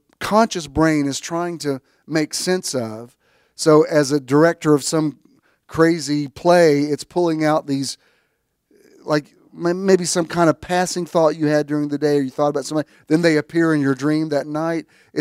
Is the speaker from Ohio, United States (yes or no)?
no; Chattanooga, Tennessee, United States; But anyway, it was cool because I grew up in Chattanooga area. I mean, we go there all the time.